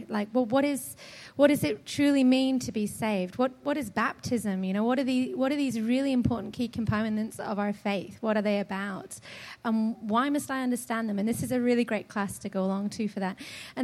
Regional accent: Scotland, United Kingdom; obviously because I'm from Scotland, I'm not used to the heat.

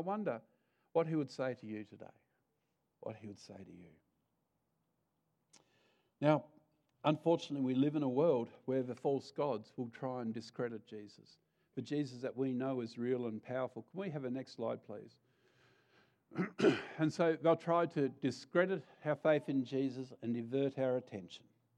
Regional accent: Tasmania, Australia; In Tasmania, we've got a real battle at the moment. I'm from Tassie, by the way, in case anyone didn't know.

